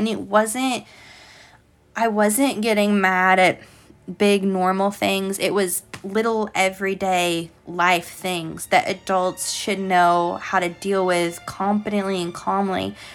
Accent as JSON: {"language": "English", "region": "Tennessee", "country": "United States", "tie": "born or raised there", "said": "So she grew up in Maine, but I grew up in Tennessee, so she's lying to a bunch of people in Tennessee about stuff that happened in Maine."}